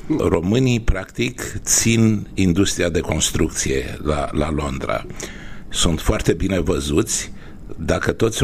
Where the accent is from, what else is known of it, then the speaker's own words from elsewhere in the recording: Romania; moved away; Sigur, sunt plecat din România de aproape 50 de ani. După cum vedeți și după cum se știe, n-am pierdut niciodată inima de român, n-am pierdut cultura de român, n-am pierdut sentimentele pentru România.